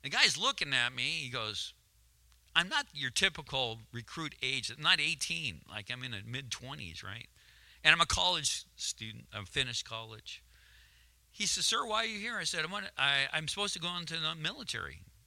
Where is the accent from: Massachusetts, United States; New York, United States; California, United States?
California, United States; in California of all places, that's, in fact, I was raised in California, don't hold that against me, but I was under Ronald Reagan, so that's good.